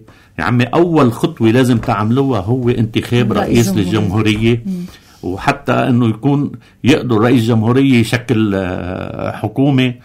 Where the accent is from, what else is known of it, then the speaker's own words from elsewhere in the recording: Lebanon; نحن اليوم عندنا بلبنان 5% اللي هن بجبال بيستعملوا الحطب